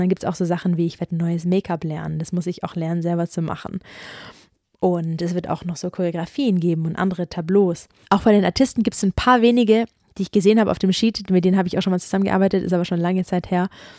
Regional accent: Baden-Württemberg, Germany; das Ganze in Baden-Württemberg stattfindet, das heißt in meiner Heimat.

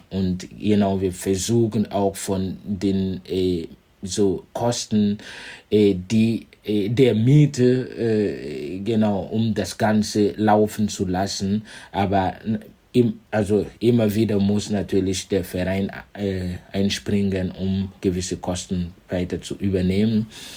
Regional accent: Burkina Faso; now in Germany; ich komme aus Burkina Faso und ja, feiere meinen Migrationsvordergrund in Deutschland.

